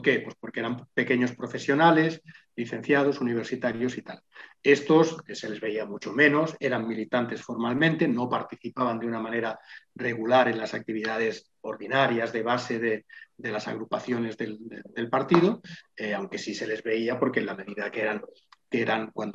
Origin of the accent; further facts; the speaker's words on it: Sant Adrià de Besòs, Catalonia, Spain; de ahí en San Adrián, de donde soy yo